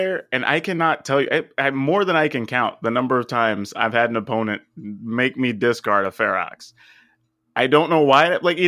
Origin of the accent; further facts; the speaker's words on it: Texas, United States; I lived in Texas for a long time. I grew up in South Texas. You know, I ran a store in Waco for a long time.